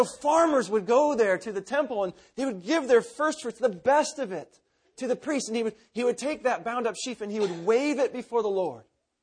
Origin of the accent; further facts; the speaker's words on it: Seattle, Washington, United States; Because I'm a city boy. I'm from Seattle.